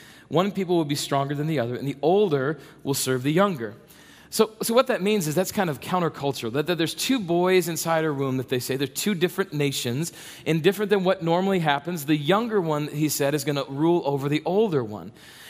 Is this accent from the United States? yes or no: yes; South Dakota, United States; And I grew up in South Dakota, so that meant that we had like 2 weeks of good weather